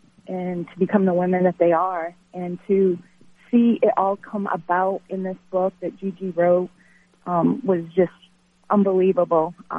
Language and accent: English; Harrington, Maine, United States; I live in Harrington, Harrington, Maine. I've lived here my entire life, fished here my entire life.